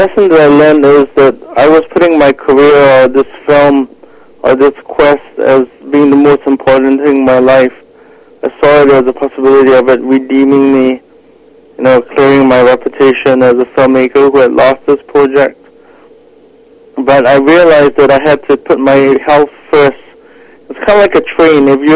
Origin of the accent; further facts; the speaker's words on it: Singapore; I'm from Singapore